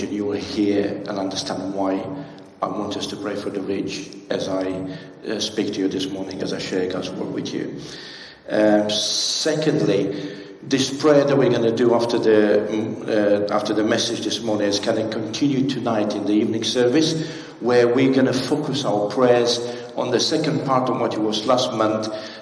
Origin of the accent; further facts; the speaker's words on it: United Kingdom; I come from Mediterranean climate. But I'm not used to this. I'm British.